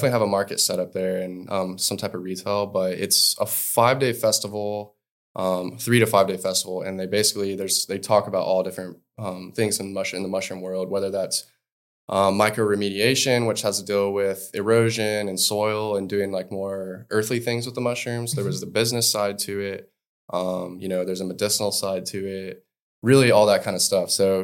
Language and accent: English; Valparaiso, Florida, United States; So I'm from Valparaiso, which is across the bay from Destin. My family's been there since, I want to say, the early 40s.